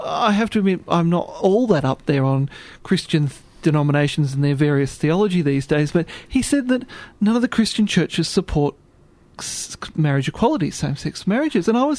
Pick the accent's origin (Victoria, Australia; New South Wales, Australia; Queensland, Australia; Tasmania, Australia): Victoria, Australia; Ballarat; I come from Ballarat.